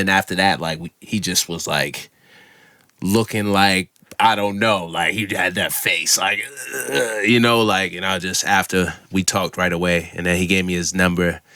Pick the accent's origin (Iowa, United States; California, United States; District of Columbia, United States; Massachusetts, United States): Massachusetts, United States; I'm from Massachusetts. I moved around a lot, until the age 8. So I didn't have a home, like, base.